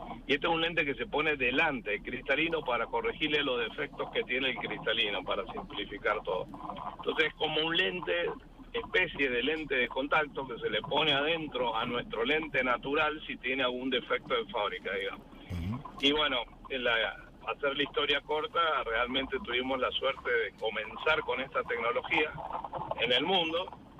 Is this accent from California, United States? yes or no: no; Connecticut, United States; born there; also born or lived in Argentina; Yo nací en Estados Unidos cuando mi padre estaba haciendo una maestría en la Universidad de Yale en Connecticut. Entonces yo nací allá justamente.